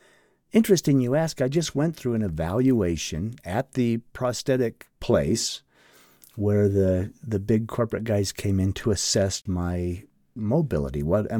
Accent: Charleston, Utah, United States; I grew up in Charleston, Utah, which nobody knows. It's a suburb of Midway. I laugh and say it's a suburb of Midway. Charleston is a little town outside of Heber City. When I grew up there, there was nothing but farms.

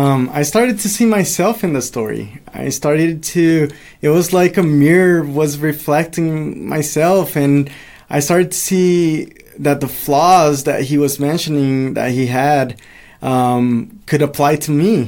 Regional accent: Brazil; I'm from Brazil

